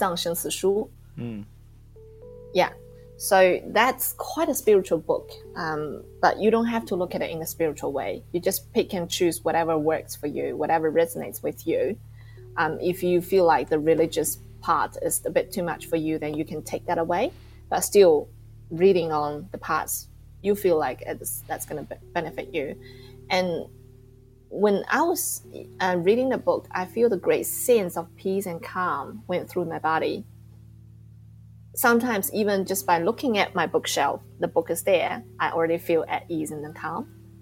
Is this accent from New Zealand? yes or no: yes; New Zealand; because I'm from New Zealand.